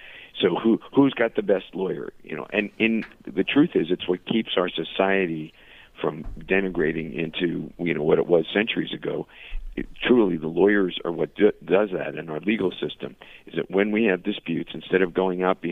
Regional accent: Hollywood, Florida, United States; also born or lived in San Francisco Bay Area, United States; Originally from the San Francisco Bay Area, and I grew up, for the most part, here in Hollywood, Florida.

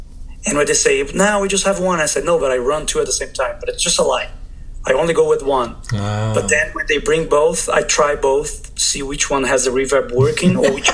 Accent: Brazil; Because it's a big city, my hometown. I think it's, I don't know right now, but I think it's one of the top five biggest cities in Brazil. But at the same time, it's the poorest area in Brazil.

